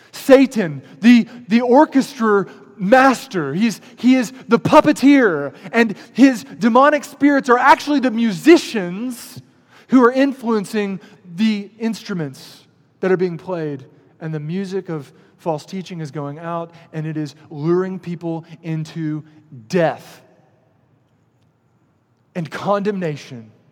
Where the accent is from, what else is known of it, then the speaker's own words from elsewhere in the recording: Matthews, North Carolina, United States; Elevation Church, back in my hometown, Matthews, North Carolina, Charlotte area.